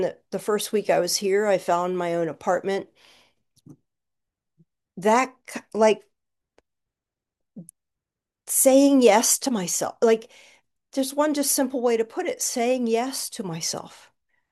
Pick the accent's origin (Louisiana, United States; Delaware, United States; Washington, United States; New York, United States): New York, United States; finally live as the New Yorker that I am in every fiber of my being.